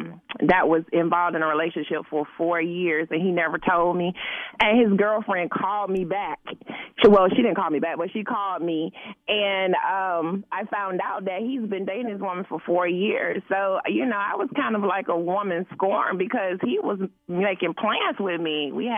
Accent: Georgia, United States; so don't get mad at me, because I'm from Georgia, so, you know, I got to root for my Falcons team.

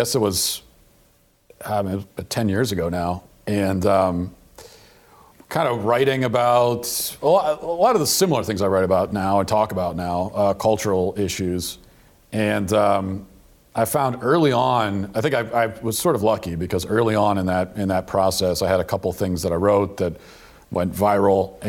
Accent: Baltimore, Maryland, United States; I'm from Maryland and from the kind of the Baltimore area.

